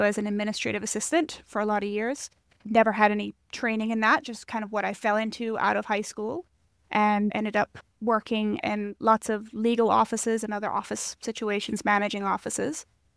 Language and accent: English; Bahamas; You are not the first person that has compared my growing up in the Bahamas to Moana